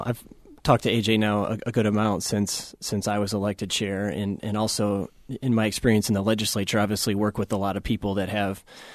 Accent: Cedar Rapids, Iowa, United States; I was born and raised in Cedar Rapids and went to George Washington Senior High School, which is a pretty diverse school.

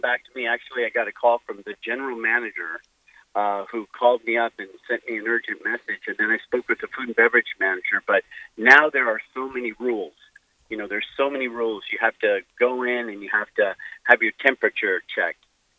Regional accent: California, United States; moved away; I'm from California, and moving over here was quite a shock for everybody.

